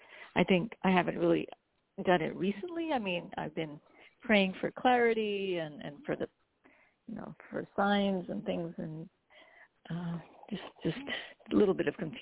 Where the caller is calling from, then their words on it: New York, United States; I'm calling from New York.